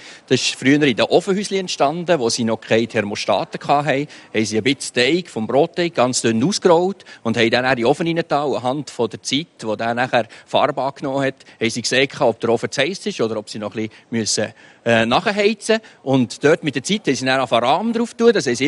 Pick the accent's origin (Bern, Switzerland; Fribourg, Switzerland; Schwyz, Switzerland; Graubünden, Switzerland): Fribourg, Switzerland; Als Freiburger haben wir natürlich einen Fondue-Kuchen müssen machen.